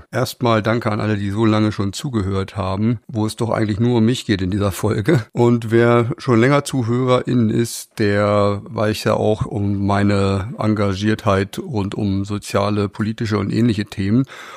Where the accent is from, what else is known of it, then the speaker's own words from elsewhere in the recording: Harz, Germany; ein alter Kumpel von mir aus meinem Heimatort im Harz